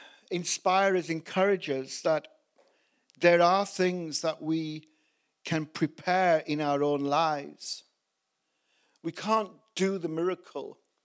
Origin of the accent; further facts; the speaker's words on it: Yorkshire and the Humber, United Kingdom; I'm from Yorkshire. We always take out a couple of vowels if we can.